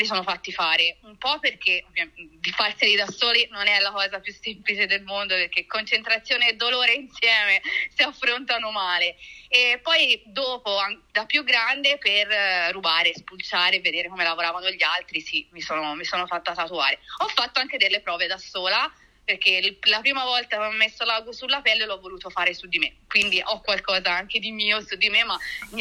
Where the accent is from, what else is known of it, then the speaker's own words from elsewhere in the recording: Volterra, Tuscany, Italy; io vengo da Volterra